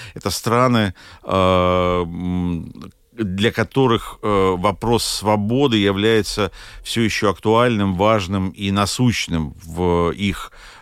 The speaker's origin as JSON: {"language": "Russian", "town": "Lviv", "region": "Lviv Oblast", "country": "Ukraine", "tie": "born or raised there", "said": "эта картина сделана в моем родном городе Львове"}